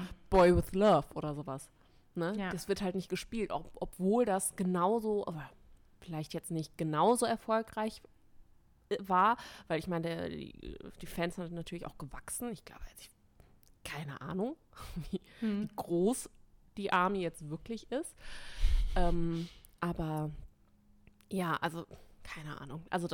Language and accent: German; Germany; Ich meine, für uns, ich meine, wir sind aus Deutschland, das ist für mich immer so ein bisschen, naja, okay.